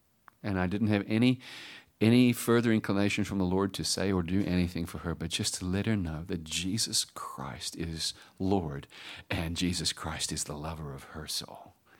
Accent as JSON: {"language": "English", "country": "United States", "said": "It's the way I dress. I'm American."}